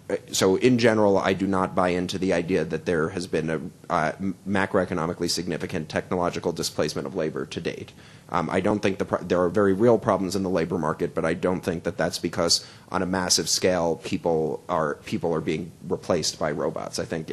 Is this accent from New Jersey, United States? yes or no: yes; New Jersey, United States; I mean, I know, maybe that's actually because I'm from New Jersey, I get very impatient in cars